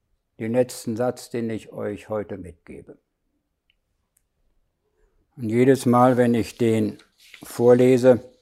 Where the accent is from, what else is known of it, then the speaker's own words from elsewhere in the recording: Germany; Aber so als Deutscher habe ich noch versucht, das abzufedern.